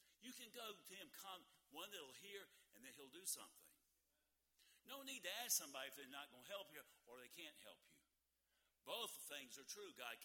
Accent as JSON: {"language": "English", "region": "Georgia", "country": "United States", "tie": "born or raised there", "said": "when I grew up in South Georgia, we called them stickers."}